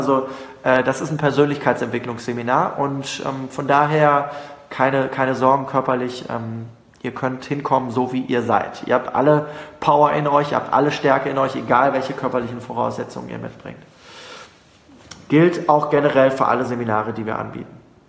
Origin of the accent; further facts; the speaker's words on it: Hanover, Lower Saxony, Germany; Ich komme aus Hannover und wäre mit Nah- und Fernverkehr unterwegs.